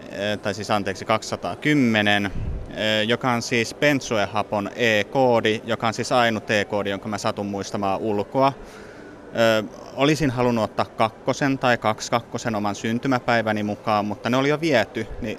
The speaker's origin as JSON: {"language": "Finnish", "town": "Lahti", "region": "Päijänne Tavastia", "country": "Finland", "tie": "born or raised there", "also_born_or_lived": "Tampere / Vantaa", "lives_now": "Helsinki, Finland", "said": "ihan alun perin olen Lahdesta lähtöisin, siellä suurimman osan elämästä viettänyt. Sitten muutin Tampereelle opiskelemaan, ne kun sai pakettiin, niin sitten muutin takaisin Lahteen, sieltä Vantaalle ja nyt viime syksynä sitten Helsinkiin."}